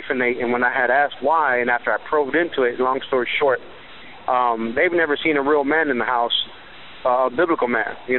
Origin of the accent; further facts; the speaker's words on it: Miami, Florida, United States; now in South Carolina, United States; from South Carolina, but I'm from Miami, so Miami boy.